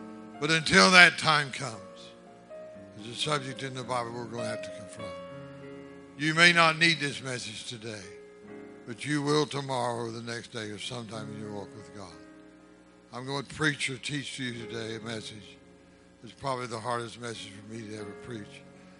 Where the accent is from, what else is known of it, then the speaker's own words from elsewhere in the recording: Ohio, United States; born there; He was born in Texas, I was born in Ohio.